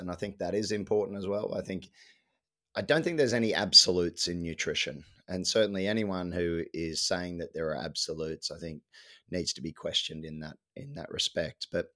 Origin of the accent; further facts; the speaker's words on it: Australia; I think as an Australian celebrating Christmas, it would have to be a pavlova.